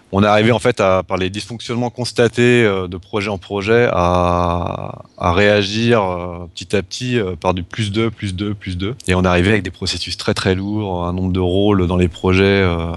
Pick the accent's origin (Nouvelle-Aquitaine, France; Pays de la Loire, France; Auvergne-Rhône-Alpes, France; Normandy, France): Pays de la Loire, France; Nantes; Alors moi … je suis nantais, j'ai deux enfants